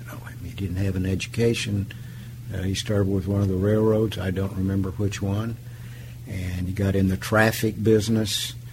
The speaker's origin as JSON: {"language": "English", "town": "Tulsa", "region": "Oklahoma", "country": "United States", "tie": "born or raised there", "said": "I am 77 years old. I was born in Tulsa, Oklahoma, and have lived here almost all my life."}